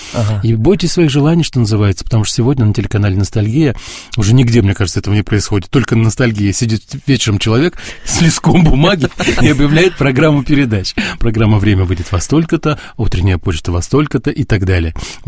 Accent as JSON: {"language": "Russian", "town": "Mirny", "region": "Sakha Republic", "country": "Russia", "tie": "born or raised there", "also_born_or_lived": "Irkutsk", "said": "Родился в Иркутске, да. А детство прошло в городе Мирный"}